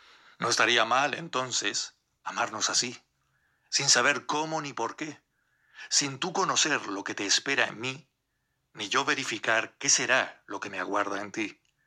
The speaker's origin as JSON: {"language": "Spanish", "region": "Canary Islands", "country": "Spain", "said": "Soy de Gran Canaria y les voy a recitar pues otro poema de mi cosecha"}